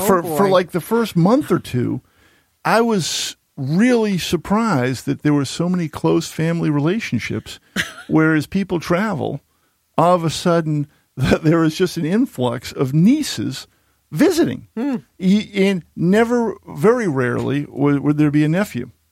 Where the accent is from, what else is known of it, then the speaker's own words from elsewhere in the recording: Needham, Massachusetts, United States; And I grew up in Needham, and Dedham is like 4 miles away.